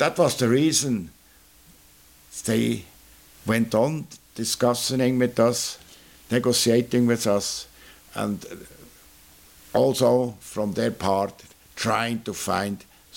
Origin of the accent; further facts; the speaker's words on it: Switzerland; English is a second language; We are neighbor from France or for France, but we are not member of the European Union.